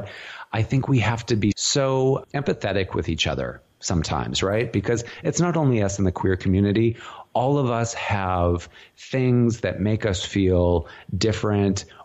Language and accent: English; Saskatchewan, Canada; I had no role models growing up in Saskatchewan, you know, as a youngster.